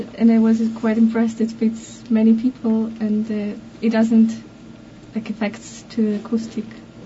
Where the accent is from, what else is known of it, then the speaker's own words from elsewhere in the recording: Arkhangelsk, Arkhangelsk Oblast, Russia; English is a second language; Exactly, I'm from the north. It's the town Arkhangelsk. I'm from Russia.